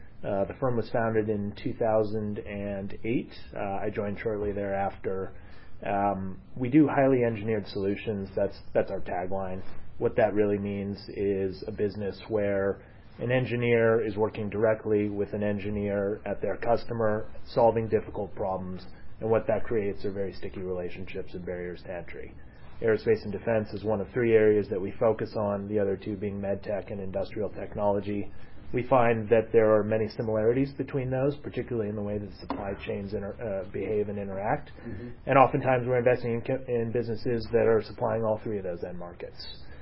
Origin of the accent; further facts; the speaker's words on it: California, United States; also born or lived in Manila, Philippines; Yeah, yeah. So I'm from California mostly.